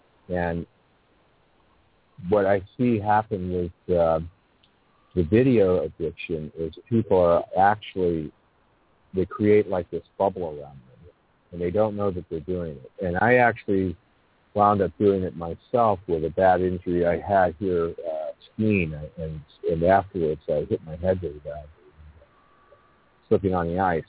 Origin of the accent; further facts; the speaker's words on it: Los Angeles, California, United States; I grew up in Los Angeles.